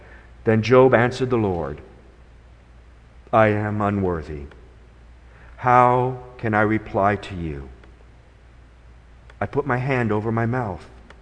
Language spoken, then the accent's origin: English; Decorah, Iowa, United States; born there; I was born in Decorah, Iowa.